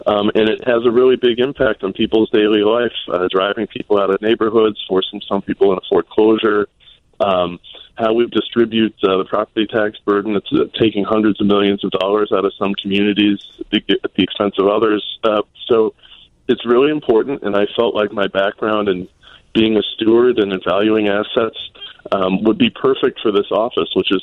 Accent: Chicago, Illinois, United States; Well, I'm from here. I grew up in Hyde Park on the south side, and I live in Oak Park, and I've lived all over around the county

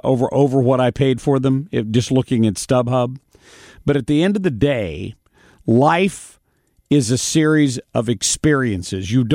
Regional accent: Ohio, United States; I grew up in Ohio.

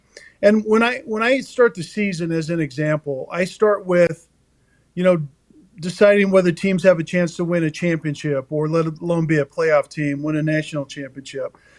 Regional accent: Nebraska, United States; that's where I'm calling you from, born and raised in Nebraska.

